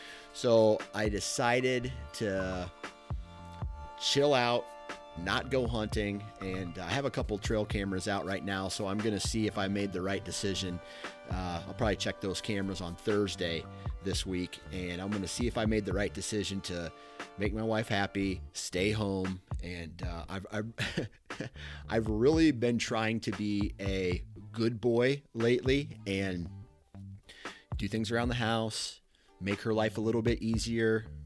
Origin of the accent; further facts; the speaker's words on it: Iowa, United States; where I grew up one way in Iowa